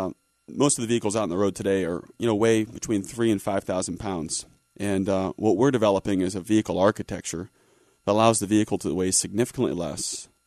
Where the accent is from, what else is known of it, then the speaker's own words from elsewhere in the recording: Rockledge, Florida, United States; also born or lived in New York; But born and raised in Rockledge, went to school in New York, a school called Rensselaer Polytechnic.